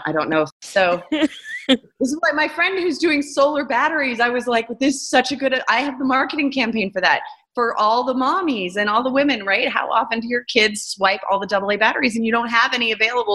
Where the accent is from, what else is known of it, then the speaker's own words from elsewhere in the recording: San Francisco, California, United States; I'm from San Francisco, and I'm definitely not vanilla.